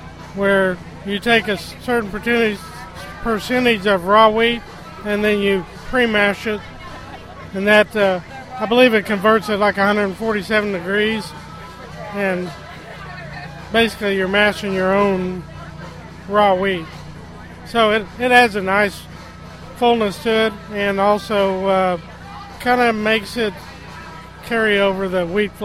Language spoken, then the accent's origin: English; Broken Arrow, Oklahoma, United States; from Broken Arrow, Oklahoma.